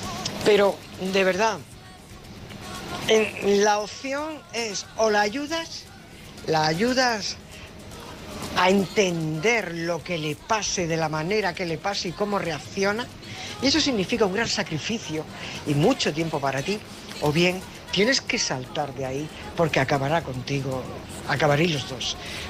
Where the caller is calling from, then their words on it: San Pedro del Pinatar, Region of Murcia, Spain; corresponsal de San Pedro el Pinatar.